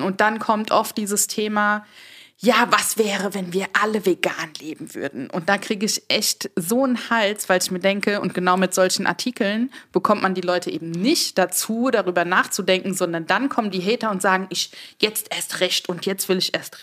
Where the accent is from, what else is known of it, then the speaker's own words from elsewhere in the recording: Mainz, Rhineland-Palatinate, Germany; now in Berlin, Germany; Bin vor 5 Wochen hier nach Berlin gezogen, ich komme ursprünglich aus Mainz.